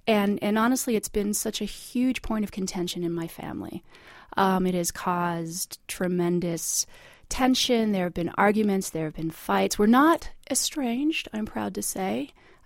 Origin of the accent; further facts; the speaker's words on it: United States; I'm very proud of being an American.